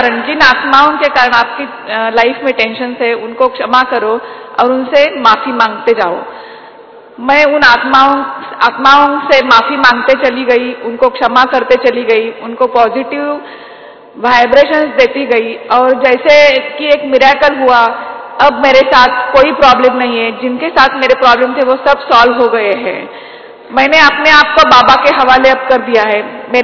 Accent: Kolhapur, Maharashtra, India; और मैं कोल्हापुर से महाराष्ट्र से हूँ। मैं पेडियाट्रिशियन हूँ।

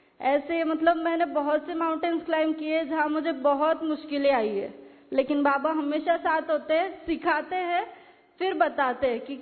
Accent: Maharashtra, India; मैं महाराष्ट्र से हूँ।

